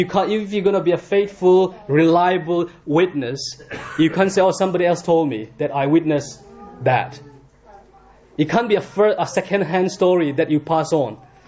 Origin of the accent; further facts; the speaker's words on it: India; I'm from India. I'm not originally from here.